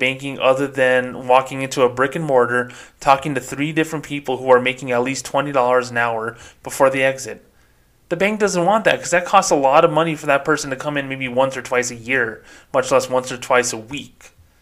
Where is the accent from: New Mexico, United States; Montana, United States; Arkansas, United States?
New Mexico, United States; Socorro; And the First Street in my hometown of Socorro, New Mexico, is where the trailer park is.